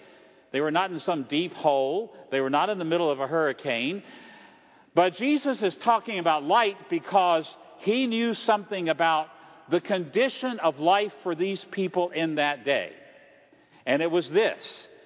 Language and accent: English; Orlando, Florida, United States; Now, I come from Orlando, Florida, and occasionally, like last year, we have hurricanes in Orlando, Florida.